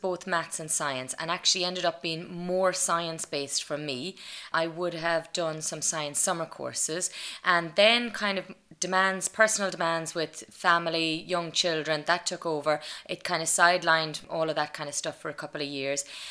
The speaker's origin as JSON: {"language": "English", "region": "Leinster", "country": "Ireland", "said": "I moved home. I'm originally from Westmeath, so I got a position actually in St. Etchins in Kinnegad, which is the primary school I would have gone to myself."}